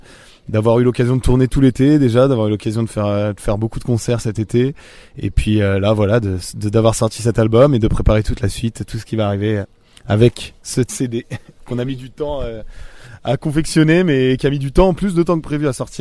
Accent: Les Sables-d'Olonne, Pays de la Loire, France; quand on est chez nous au Sable d'Olonne et qu'il fait beau.

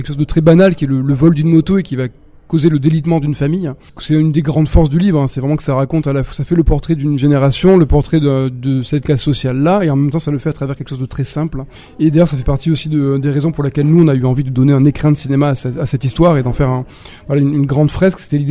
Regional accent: Nouvelle-Aquitaine, France; Nous, on vient du sud-ouest, du Lot-et-Garonne.

